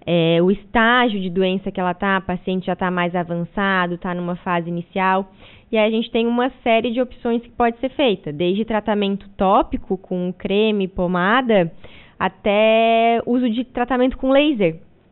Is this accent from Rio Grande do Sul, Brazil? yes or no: no; Orleans, Santa Catarina, Brazil; also born or lived in Criciúma; now in Urussanga, Brazil; natural, posso dizer que eu sou de Orleans. Porque o hospital de Criciúma foi só o lugar onde eu nasci, mas meus pais moravam mesmo em Orleans e hoje moram em Uruçanga.